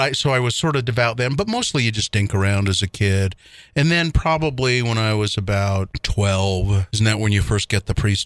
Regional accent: Ogden, Utah, United States; because it's so ingrained in the neighborhoods here in Utah. And I grew up in Ogden, and it's just what you do.

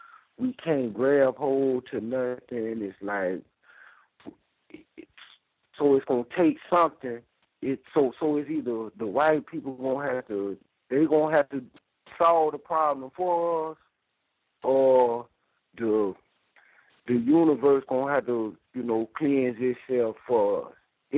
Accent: the South, United States; and to say again, I'm coming from the South. I was born Baptist. My grandmama put us on the van every week to go to church.

